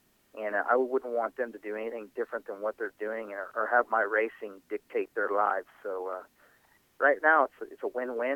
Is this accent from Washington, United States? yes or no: no; Indianapolis, Indiana, United States; But I am from Indy.